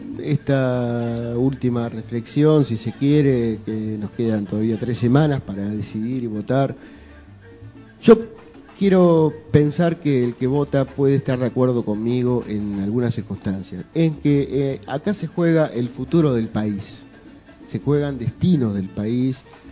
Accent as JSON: {"language": "Spanish", "country": "Argentina", "said": "Nosotros ya tenemos decidido tal vez nuestro voto o lo estaremos reflexionando como tantos argentinos y demás."}